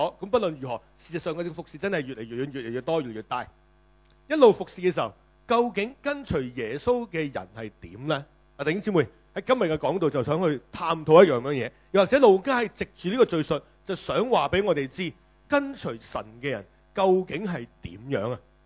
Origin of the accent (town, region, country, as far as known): China